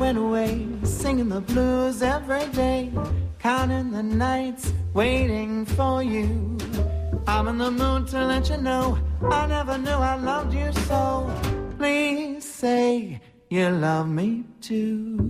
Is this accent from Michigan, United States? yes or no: no; Gillespie, Illinois, United States; Yeah, that was a song I wrote about Gillespie, Illinois, my hometown, the home of Black Diamond Days, the original festival of coal.